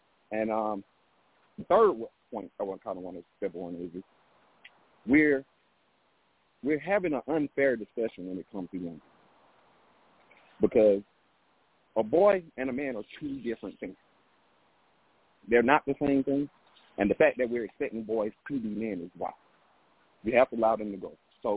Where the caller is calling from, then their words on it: Atlanta, Georgia, United States; I'm calling from Atlanta.